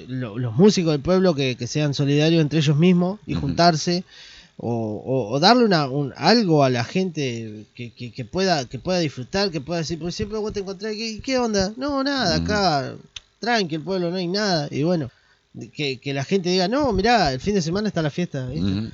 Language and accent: Spanish; Buenos Aires, Argentina; now in Charrúas, Argentina; yo soy oriundo de Buenos Aires. Me casé con una chica de Charrúas y me fui a vivir allá hace un par de años.